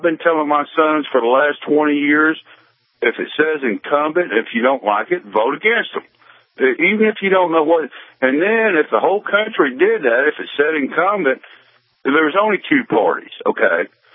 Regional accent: Texas, United States; born there; now in Georgia, United States; was like a lifer in the Air Force, and I grew up on military bases, and these idiots... around here, and I was born in Texas, but I live in Georgia now.

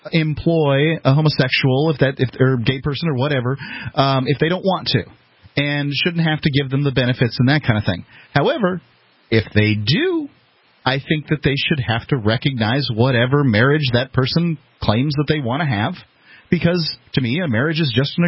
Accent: Sarasota, Florida, United States; We're from Sarasota, Florida

